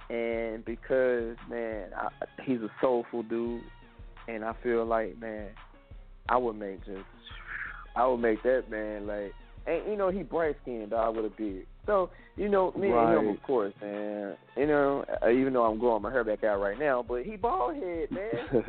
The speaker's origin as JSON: {"language": "English", "town": "Memphis", "region": "Tennessee", "country": "United States", "tie": "born or raised there", "said": "growing up in Memphis in the hood"}